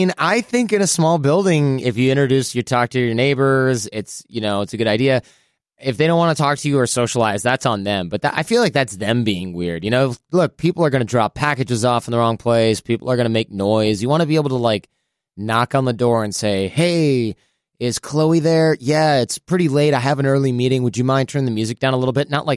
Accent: Midwest, United States; also born or lived in New York / Los Angeles; I grew up in the Midwest, right? I've lived in New York, LA.

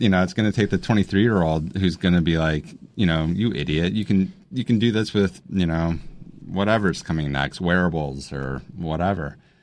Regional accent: Cleveland, Ohio, United States; now in Washington, United States; I grew up in Cleveland. I live in D.C.

